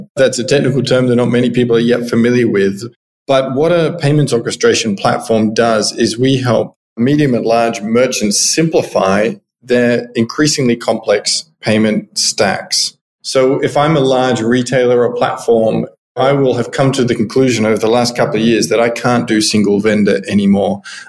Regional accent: Tasmania, Australia; I'm a left-handed homeschooled Tasmanian. So I was born in Tasmania, which is an island off the coast of Australia.

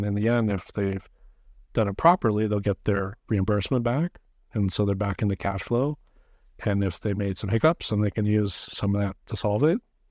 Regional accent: Hawaii, United States; I'm from Hawaii, so we'll do stuff in Hawaii.

